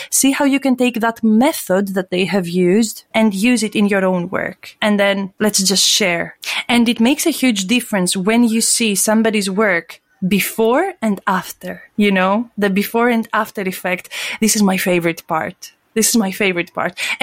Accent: Greece; accent: Greek; English is a second language; Well, to begin with, I'm Greek. You can hear my accent.

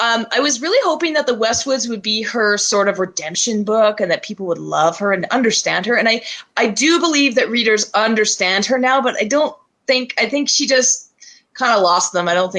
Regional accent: Calgary, Alberta, Canada; I'm a young adult author. I'm from Calgary, Canada.

